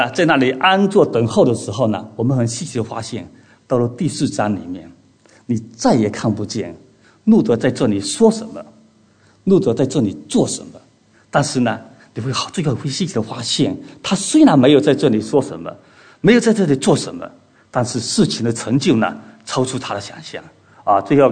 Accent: China; 我们从中国过来

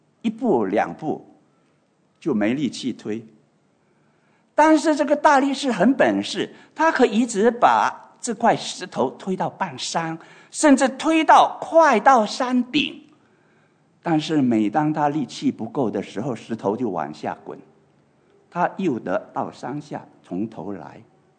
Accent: China; 当然在作为中国人的背景，我们常常受一种影响是修桥补路，积德行善

